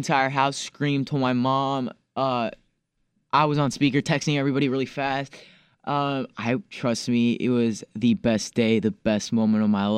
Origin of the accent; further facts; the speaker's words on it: Clarksburg, Maryland, United States; Dude, I'm a small town kid from Maryland. I'm from Clarksburg, Maryland.